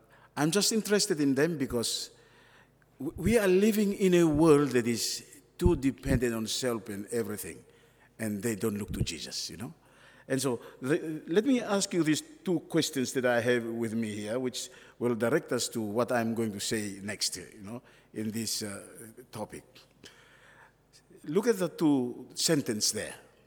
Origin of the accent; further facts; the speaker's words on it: Solomon Islands; I'm originally from the Solomons